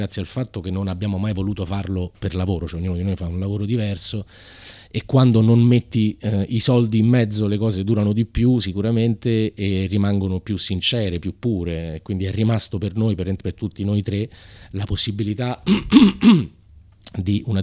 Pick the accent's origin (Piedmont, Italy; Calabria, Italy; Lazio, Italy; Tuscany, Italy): Lazio, Italy; Rome; con cui siamo cresciuti a Roma